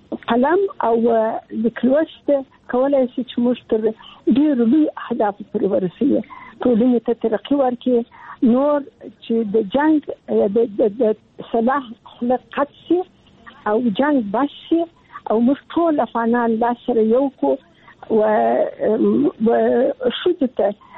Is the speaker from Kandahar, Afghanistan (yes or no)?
yes; Kandahar, Afghanistan; زه د کندهار یم